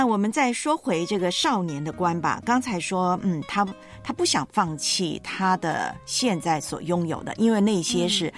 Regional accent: Taiwan; now in Taipei, Taiwan; 而且当时我是离家，就是从我的家乡那个城市到台北

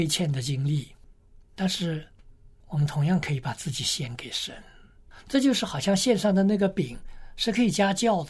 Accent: China

